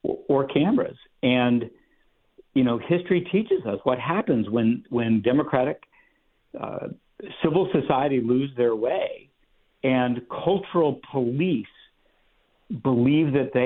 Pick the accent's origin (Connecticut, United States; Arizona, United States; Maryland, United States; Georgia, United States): Arizona, United States; Tucson; I mean, I grew up in Tucson, and at a time when, boy, everything was defined by the rivalries between the campuses